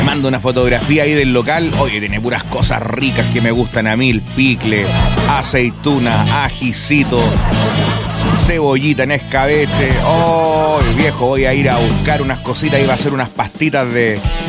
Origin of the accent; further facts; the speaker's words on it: Cauquenes, Maule, Chile; born there; Yo soy de sangre picante. Yo soy picante de ahí. No soy picante de nacimiento porque yo nací en Cauquenes.